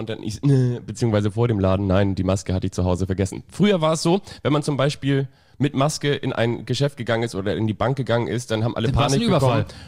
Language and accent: German; Kiel, Schleswig-Holstein, Germany; ich bin ja im Großraum von Kiel aufgewachsen